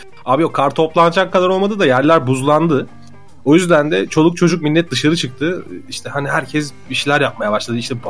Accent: Ankara, Turkey; now in Istanbul, Turkey; Ankara'da büyüdüm. O yüzden daha çok kar görüyordum ben ama...

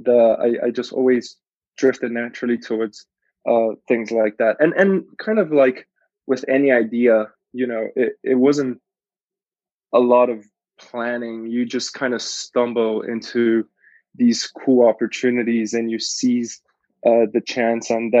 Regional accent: Angola; Well, I come from Angola, which is south of Africa. I moved a lot growing up.

